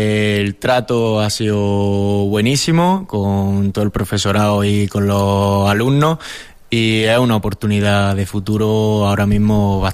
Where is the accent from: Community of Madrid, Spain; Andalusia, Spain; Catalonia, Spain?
Andalusia, Spain; Granada; yo como granadino, Granada es mi casa y me encantaría quedarme en Granada o en un futuro en Granada.